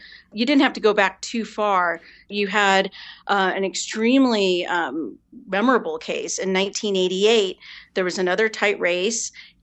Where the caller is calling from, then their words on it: Mexico; Well, I'm speaking from Mexico.